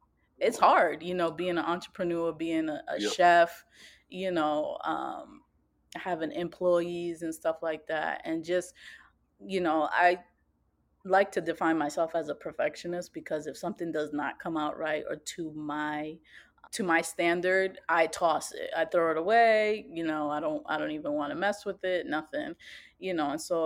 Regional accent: Boston, Massachusetts, United States; now in Boston, United States; But just seeing her hustle and drive, we grew up in Roxbury, I'm pretty sure you know.

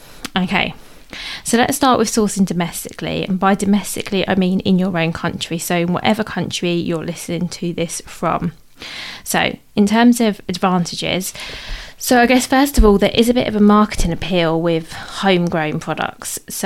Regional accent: United Kingdom; So as I mentioned, as you might tell from my accent, I'm based in the UK

